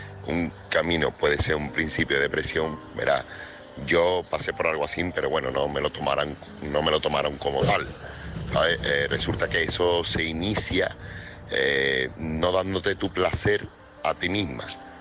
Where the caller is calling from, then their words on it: Seville, Andalusia, Spain; corresponsal de Sevilla.